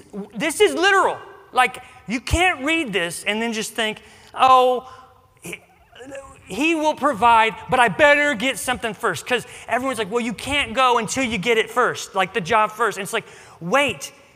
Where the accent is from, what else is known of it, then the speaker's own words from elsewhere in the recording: St. Joseph, United States; I was raised in St. Joseph. I've been there over 30 years. My family's there. My whole family's there.